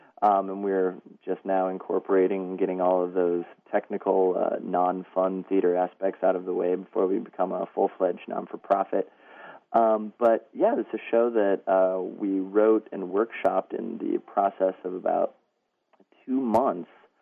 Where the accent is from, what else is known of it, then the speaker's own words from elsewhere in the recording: Nebraska, United States; I'm from Nebraska. I got my BA at the University of Nebraska-Lincoln